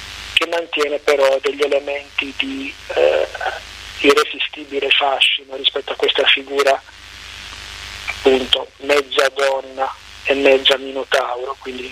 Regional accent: Noci, Apulia, Italy; quella invece è una canzone che è dedicata al mio paese, che è Noci, come hai ricordato all'inizio. È un paese che si trova a metà strada tra Taranto, appunto, e Bari, è in provincia di Bari di fatto

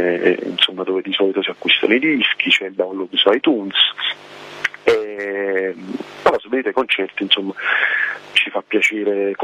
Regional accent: Bacoli, Campania, Italy; la più vicina è il 6 ottobre dalle nostre parti a Bacoli, in provincia di Napoli

